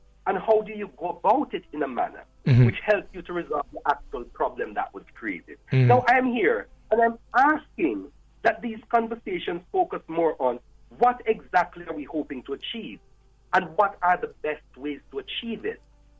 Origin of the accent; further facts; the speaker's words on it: Jamaica; I am Jamaican. And I am no more Jamaican than anybody in the diaspora, quite frankly.